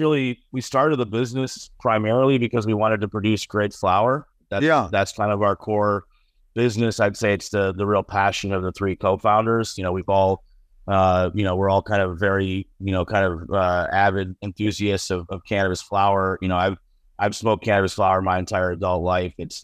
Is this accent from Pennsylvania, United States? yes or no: no; Buffalo, New York, United States; mostly grew up in Western New York outside of Buffalo. So, you know, bad week for us Bills fans, but I'm from the Buffalo area. That's kind of what I consider home originally.